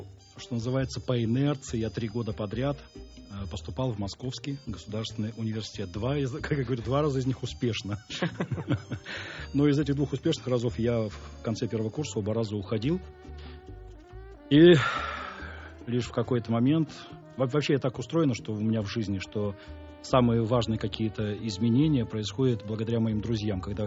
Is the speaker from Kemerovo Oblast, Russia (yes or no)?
no; Krasnoturyinsk, Sverdlovsk Oblast, Russia; also born or lived in Moscow; Я родом из Свердловской области, из маленького промышленного городка Краснотурьинска.